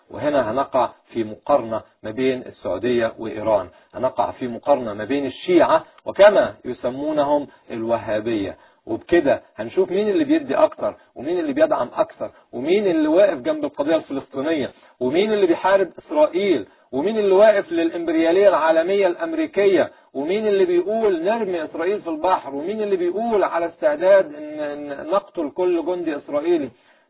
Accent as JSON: {"language": "Arabic", "country": "Egypt", "said": "هل نتصور في يوم من الأيام أن الكلام ده يحصل عندنا في مصر؟"}